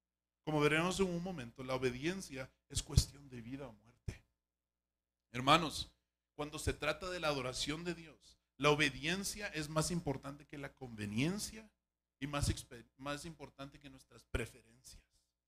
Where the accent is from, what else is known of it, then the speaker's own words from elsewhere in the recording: Guatemala; yo soy originario de Guatemala